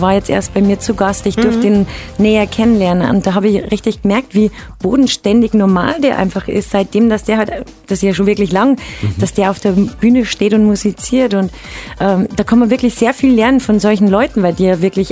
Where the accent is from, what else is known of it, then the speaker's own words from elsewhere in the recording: Bavaria, Germany; ich als Bayerin probier's mal in Hessen